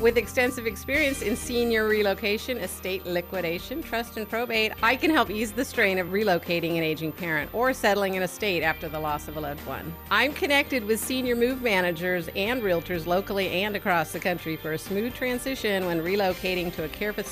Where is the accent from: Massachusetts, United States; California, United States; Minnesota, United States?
California, United States; which I always go to because I grew up in Marin.